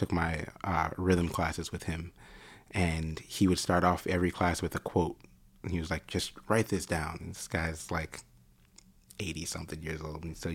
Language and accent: English; Oak Park, Illinois, United States; I grew up in Oak Park, Illinois, just outside of Chicago, pretty much on the edge there.